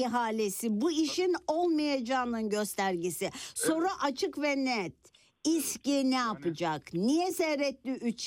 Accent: Istanbul, Turkey; Bir İstanbullu olarak size teşekkür edeceğim.

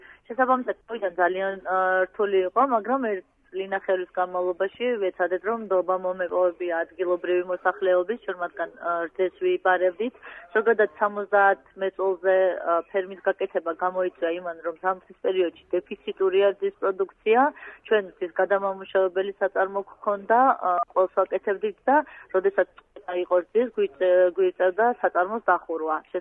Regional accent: Tbilisi, Georgia; ზოგადად თბილისში ნამდვილად დავიბადე, გავიზარდა, არც სოფელი არ მქონია.

